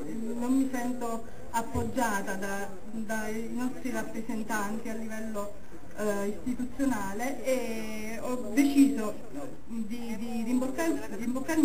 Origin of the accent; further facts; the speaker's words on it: Campania, Italy; sono Telesina pura e precisamente chianaiola, perché sono nata e vivo sulla Piana